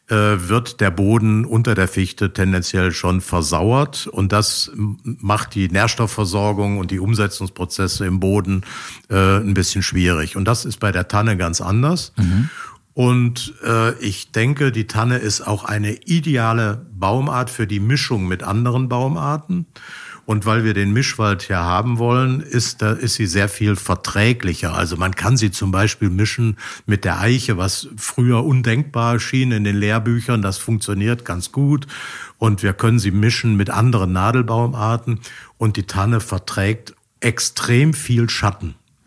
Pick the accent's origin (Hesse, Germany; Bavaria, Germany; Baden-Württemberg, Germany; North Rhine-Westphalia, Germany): Baden-Württemberg, Germany; born there; accent: Baden dialect; Ich komme gebürtig aus dem Schwarzwald. Ich kann auch noch ein wenig Badeschwätzet, wenn ihr wollt.